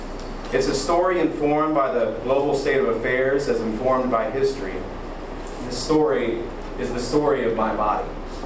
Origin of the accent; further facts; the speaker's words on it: Kentucky, United States; You know, growing up in Western Kentucky, cornfields populated the landscape.